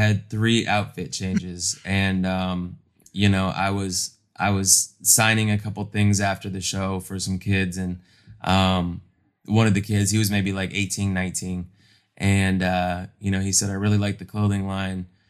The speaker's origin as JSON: {"language": "English", "country": "Ireland", "said": "My legs are an impossible shade of white. You know, like I'm Irish."}